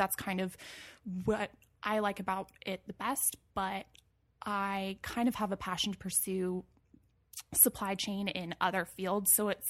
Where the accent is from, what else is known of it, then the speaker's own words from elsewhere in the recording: Moorpark, California, United States; I grew up in Moorpark, California, which is in Ventura County. So it's a little bit north of LA, actually.